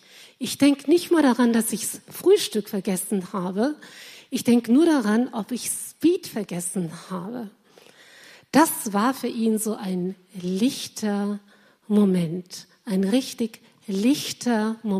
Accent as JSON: {"language": "German", "region": "Brandenburg", "country": "Germany", "said": "ich komme aus Brandenburg"}